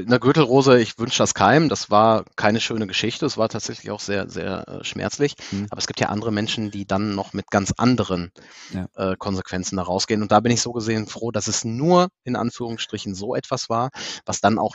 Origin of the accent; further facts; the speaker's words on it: Germany; Aber im Großen und Ganzen geht es uns ja hier in Deutschland trotzdem sehr, sehr, sehr, sehr gut. Und wenn wir als Deutsche, so sage ich das jetzt einfach mal, am Meckern sind